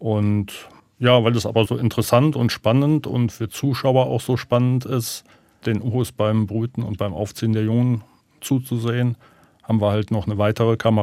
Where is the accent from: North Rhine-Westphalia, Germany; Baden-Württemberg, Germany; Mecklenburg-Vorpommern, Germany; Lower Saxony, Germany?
North Rhine-Westphalia, Germany; Bonn; ich komme aus Bonn und die Eifel ist dann nicht weit.